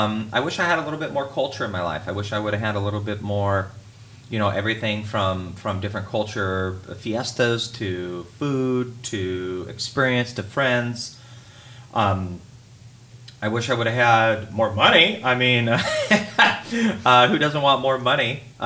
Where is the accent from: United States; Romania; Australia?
United States; Portland; also born or lived in Washington, D.C.; So I'm born and raised in Portland. I'm born in Portland, grew up in Portland, and my big move when I was just out of college, I moved to Washington, D.C. for work.